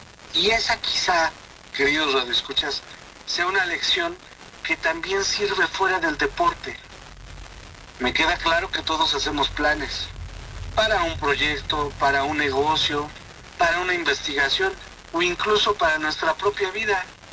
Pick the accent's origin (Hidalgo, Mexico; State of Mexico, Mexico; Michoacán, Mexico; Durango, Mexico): Hidalgo, Mexico; yo soy hidalguense, muy orgullosamente un hidalguense